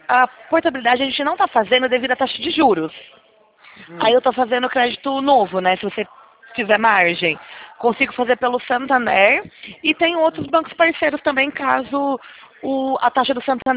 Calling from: Piracicaba, São Paulo, Brazil; Piracicaba.

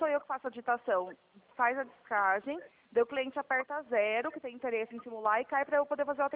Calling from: Piracicaba, São Paulo, Brazil; Nós somos do interior de São Paulo, de Piracicaba.

